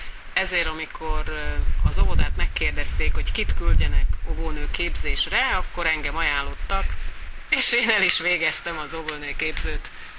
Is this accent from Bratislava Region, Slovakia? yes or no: no; Šamorín, Trnava Region, Slovakia; moved away as an adult; Nyitrán végeztem, somorjai származású vagyok, ez Pozsonytól körülbelül 20-25 kilométerre van a Duna mentén. Gyerekkoromban olyan 80%-os volt a magyar lakosok aránya, most körülbelül olyan 50-60%.